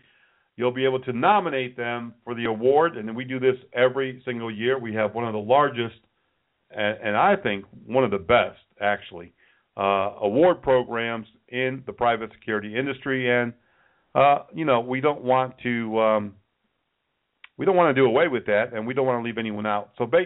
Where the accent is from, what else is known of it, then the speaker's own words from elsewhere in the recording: Connecticut, United States; now in Charlotte, United States; We're based in Charlotte, North Carolina, but I grew up in Connecticut and have been to Vermont many, many, many times.